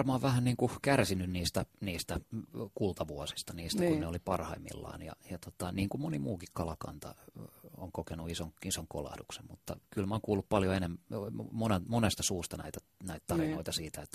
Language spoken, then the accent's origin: Finnish; Helsinki, Uusimaa, Finland; Kumpulassa, josta mä oon kotoisin